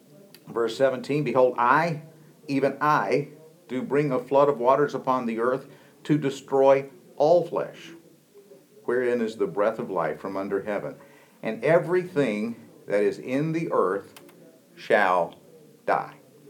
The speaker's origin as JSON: {"language": "English", "town": "Bethania", "region": "North Carolina", "country": "United States", "tie": "born or raised there", "said": "I come through Bethania on my way to church, and I grew up in Bethania, and so there's the Moravian church there was established in 1759."}